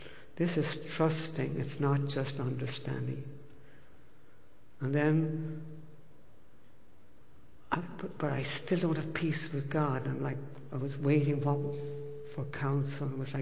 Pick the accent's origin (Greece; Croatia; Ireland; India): Ireland; And I'm Irish, so I began to drink even more heavily than the Irish normally do.